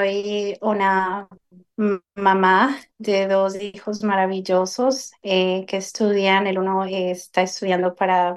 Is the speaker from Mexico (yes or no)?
no; Ecuador; Soy ecuatoriana, soy latinoamericana.